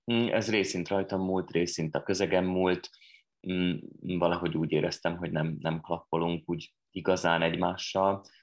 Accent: Čierna Voda, Trnava Region, Slovakia; moved away as an adult; now in Budapest, Hungary; egy felvidéki kis faluban születtem, Feketenyéken, és 18 éves koromig éltem ott, az iskoláimat Galántán végeztem, és végül tanulni Magyarországra jöttem Budapestre. Színészetet, és itt ragadtam. Most már 21 éve élek itt Budapesten

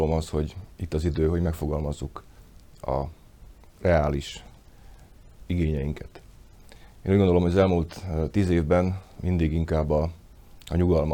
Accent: Hungary; magyarok vagyunk, itt élünk, itt akarunk érvényesülni, és ehhez jogunk van.

